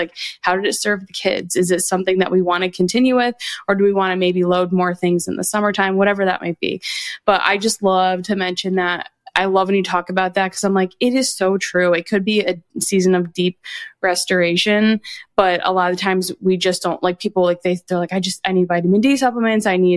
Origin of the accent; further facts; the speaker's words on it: Connecticut, United States; now in US South; I know I live in the South, guys. I know. But I'm from Connecticut. So I spent my whole life being very cold.